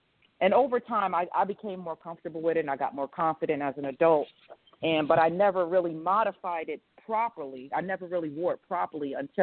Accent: Brooklyn, New York, United States; I grew up in Brownsville, Brooklyn, New York, initially.

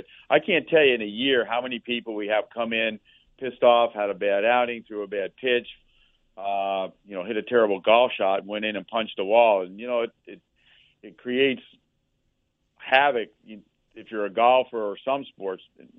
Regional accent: Miami, Florida, United States; I grew up in Miami in kind of a plighted area.

